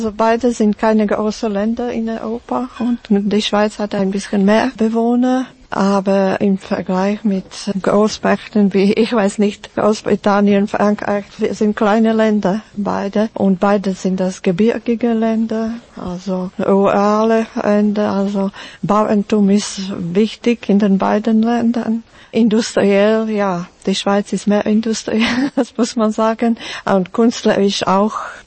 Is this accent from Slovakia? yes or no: yes; Slovakia; moved away as an adult; now in Switzerland; Das sind meine Wurzeln. Ich komme aus der Slowakei und ja, das kann ich nicht leugnen und will nicht leugnen.